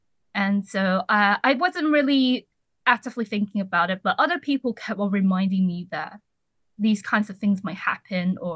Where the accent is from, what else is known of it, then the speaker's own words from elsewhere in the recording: Hong Kong; I'm from Hong Kong